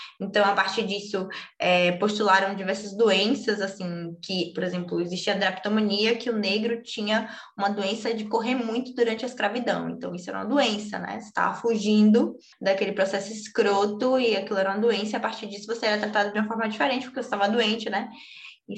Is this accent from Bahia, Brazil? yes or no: yes; Salvador, Bahia, Brazil; Sou daqui de Salvador, na Bahia, me formei em Química